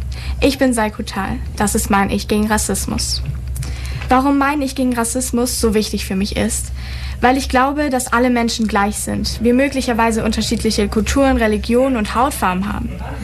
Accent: Ulm, Baden-Württemberg, Germany; Ich bin gebürtige Ulmer und meine Stadt seitdem treu.

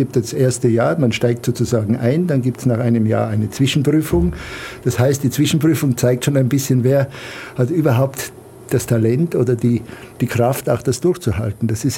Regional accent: Tyrol, Austria; now in Germany; Ich komme aus Tirol, ich bin Österreicher, komme aus Tirol, bin da aufgewachsen und lebe aber schon lange Zeit in Deutschland und auch in New York und so weiter.

